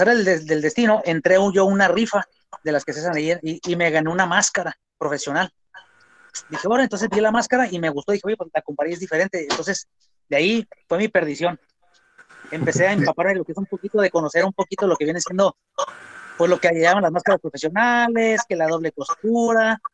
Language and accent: Spanish; Guadalajara, Jalisco, Mexico; now in Tijuana, Mexico; Yo migro para Tijuana, pues emigro para Tijuana, y aquí, pues obviamente vengo de Guadalajara, del fútbol.